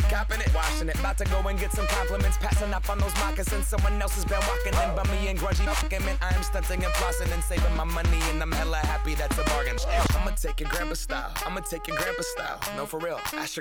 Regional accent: San Francisco, California, United States; I'm from San Francisco.

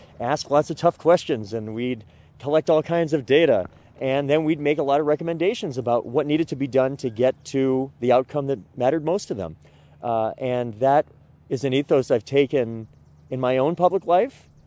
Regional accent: Manchester, New Hampshire, United States; also born or lived in Goffstown; I was from Manchester, had grown up in Manchester and Goffstown

